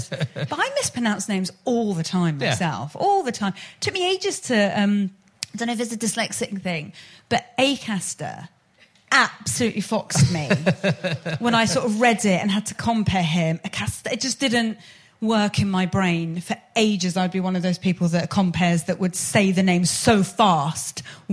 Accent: United Kingdom; Mostly I'm like, I'm as British as the rest of you, but when it comes to the Irish, I'm like, yeah, you lot fuck them up.

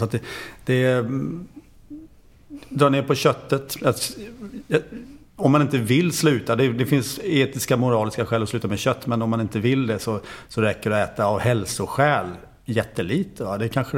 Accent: Sweden; Så att det är en annan, det är ju en inställning som kan göra att man själv som svensk blir lite frustrerad ibland då

